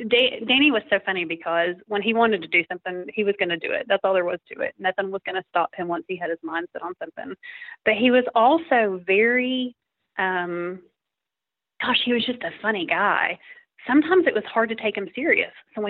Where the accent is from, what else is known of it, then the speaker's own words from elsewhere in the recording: Tennessee, United States; He was raised in Kentucky, and I was raised in Tennessee